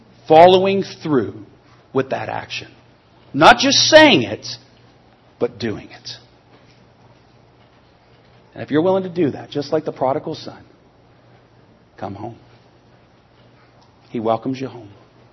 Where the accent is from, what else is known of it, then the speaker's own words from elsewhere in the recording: Canada; I know it affected me as a Canadian.